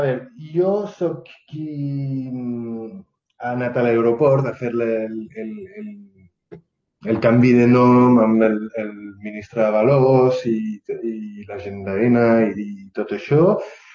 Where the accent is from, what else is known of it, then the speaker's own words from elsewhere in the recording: Catalonia, Spain; som català, que tenim la nostra llengua i cultura.